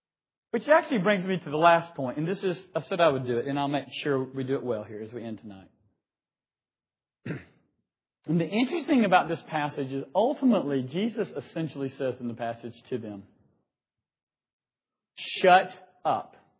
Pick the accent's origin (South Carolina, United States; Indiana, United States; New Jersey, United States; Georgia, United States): South Carolina, United States; I'm from South Carolina